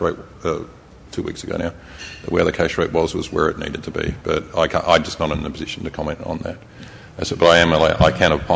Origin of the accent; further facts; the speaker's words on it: Adelaide, South Australia, Australia; even though I come from Adelaide.